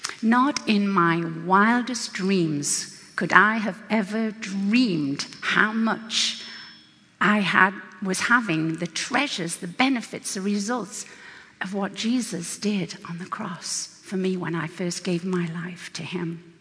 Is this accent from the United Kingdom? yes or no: yes; England, United Kingdom; I grew up in England where we have kings and queens. I know all about that.